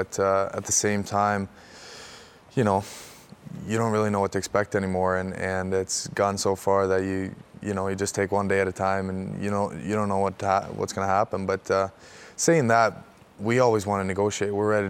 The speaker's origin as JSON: {"language": "English", "town": "Stockholm", "region": "Stockholm County", "country": "Sweden", "said": "Stockholm."}